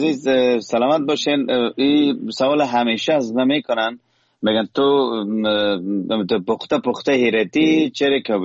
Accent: Kabul, Afghanistan; also born or lived in Herat; خب بدون شک زادگاه هرات، و اما در کابل ما بزرگ شدم.

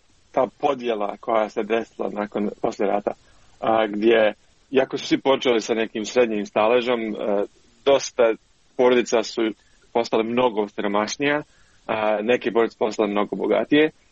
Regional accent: Sarajevo, Federation of Bosnia and Herzegovina, Bosnia & Herzegovina; što sam ja doživio kao dijete u Sarajevu je isto neka verzija nečije priče, zapravo moje priče, i da je to uvijek bilo mnogo više komplikovano. Ja sam iz porodice koja je uglavnom mješovita, etnički

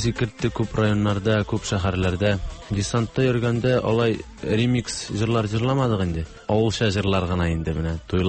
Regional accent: Buyirgan, Tatarstan, Russia; also born or lived in Almetyevsk / Kazan; Мен өзем Шаллы ягыннан инде Тукай районы Буйырган авылынан булам. Шунда туганмын, шунда үстем 15-16 яшка кадар. Аннан инде гомур юллары Элмет ягын алып китте.

